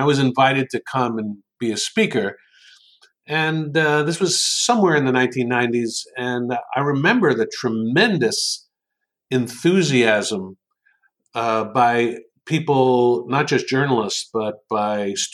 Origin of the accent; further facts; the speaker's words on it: Long Island, New York, United States; moved away as an adult; now in St. Petersburg, United States; I was born in the Lower East Side of New York City. I grew up on Long Island, went to school in New England, and then headed south